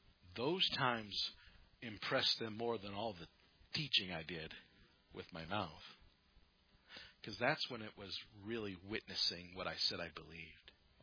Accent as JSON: {"language": "English", "town": "Custer", "region": "South Dakota", "country": "United States", "said": "I stood up and said, I'm from Custer, South Dakota."}